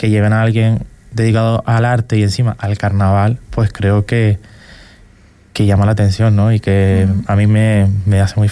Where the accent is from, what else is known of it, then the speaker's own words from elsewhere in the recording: Canary Islands, Spain; no sé si muy bien si soy el único de Fuerteventura